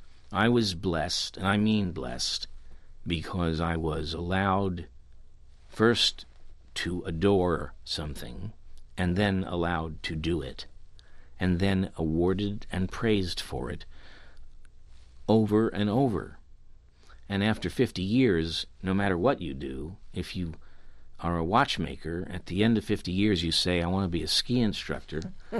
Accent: United States; I'm an American. I am an American actor

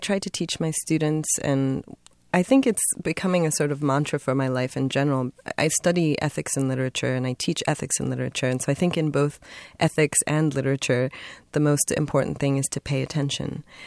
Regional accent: Baltimore, Maryland, United States; All of that is true in Zambia as well, but I definitely felt it growing up in Baltimore.

